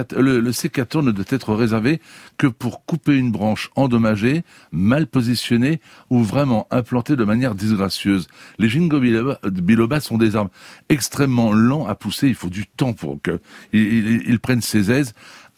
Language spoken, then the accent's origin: French; France; On en voit chez nous en France un peu partout